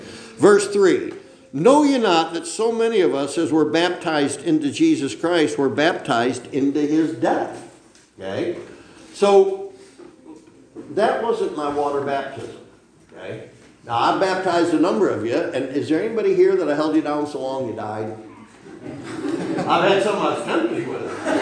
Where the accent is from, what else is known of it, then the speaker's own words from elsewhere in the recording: Ellicottville, New York, United States; born there; also born or lived in Salamanca; I was born over in Ellicottville. And I was born in Salamaica.